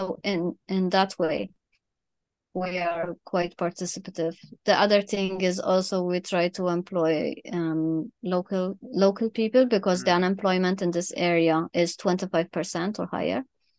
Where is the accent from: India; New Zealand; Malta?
Malta; also born or lived in Germany; But I'm also from Malta, so I'm kind of used to the hot climate.